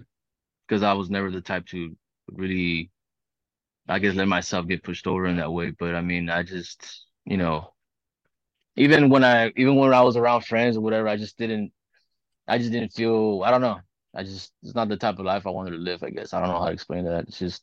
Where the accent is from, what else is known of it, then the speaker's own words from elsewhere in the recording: Huntington Park, California, United States; I grew up more around the Huntington Park area.